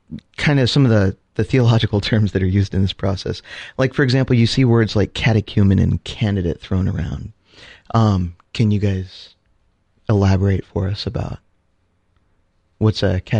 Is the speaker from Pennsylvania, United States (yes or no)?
no; Columbus, Ohio, United States; from the Great Diocese of Columbus, Ohio.